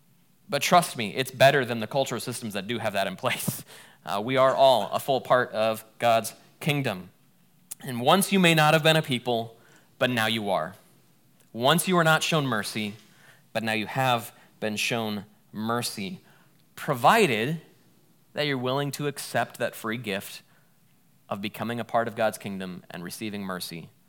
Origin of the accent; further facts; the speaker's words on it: United States; I don't know why I'm American.